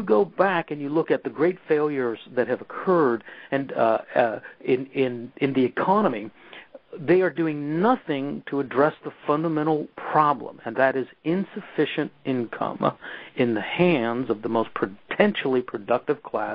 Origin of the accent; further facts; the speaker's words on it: California, United States; But I mean, here in my home state of California